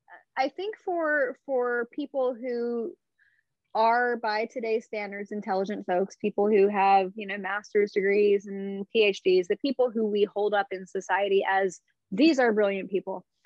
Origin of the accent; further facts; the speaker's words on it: Alabama, United States; I grew up in Alabama. I grew up in a state where you had a binary choice between Auburn and Alabama, Tigers or Crimson Tide.